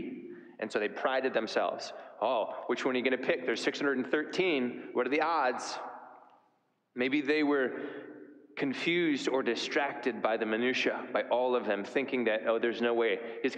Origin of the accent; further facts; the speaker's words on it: Lansing, Michigan, United States; Many of you know that I grew up in Lansing and grew up with 2 siblings and a mom and dad who are still my heroes